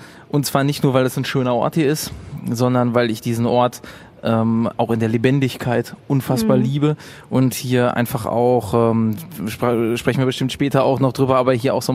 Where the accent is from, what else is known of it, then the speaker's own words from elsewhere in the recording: Bochum, North Rhine-Westphalia, Germany; Ich bin in Bochum geboren und war immer hier total verwurzelt mit meiner Stadt. So, weiß nicht, ich bin lokalpatriotisch schon aufgewachsen, auch mit dem VfL und alles.